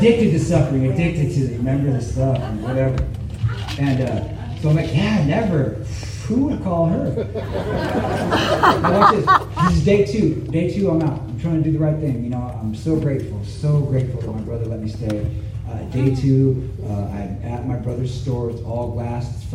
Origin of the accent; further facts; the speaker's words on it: Tacoma, Washington, United States; This is my hometown. I'm downtown Tacoma